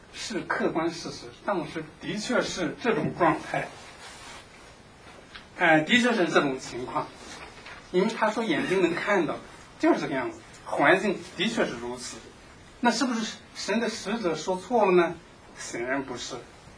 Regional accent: Shandong, China; 我是从农村出来的，我打过麦子

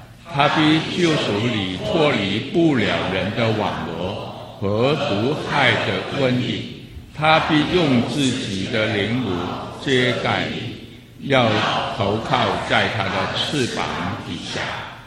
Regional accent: Hong Kong; Chinese is a second language; 不过这是我的极限了。我是来自香港啊，我尽力去啊

